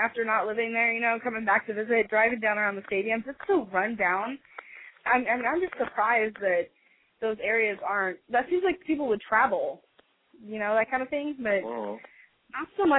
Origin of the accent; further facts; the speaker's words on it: Missouri, United States; Well, whenever I say I'm from Missouri, everybody's like, oh, Cardinals